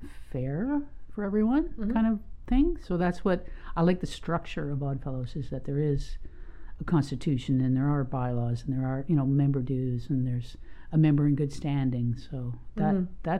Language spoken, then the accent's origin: English; Victoria, British Columbia, Canada; also born or lived in United States / Vancouver; I was born and raised in Victoria, left for a good decade, lived in America, toured with Broadway musicals, lived in Vancouver, worked in the Vancouver film scene.